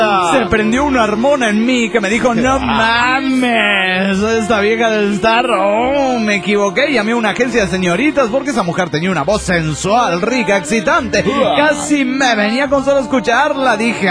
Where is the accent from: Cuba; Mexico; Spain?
Mexico; Mexico City; de la Ciudad de México.